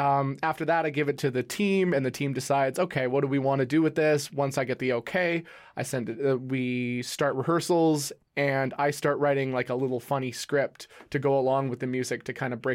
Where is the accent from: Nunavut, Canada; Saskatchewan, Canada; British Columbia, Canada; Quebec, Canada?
British Columbia, Canada; Langley; I grew up in Langley, which is a suburb of Vancouver, for my entire life.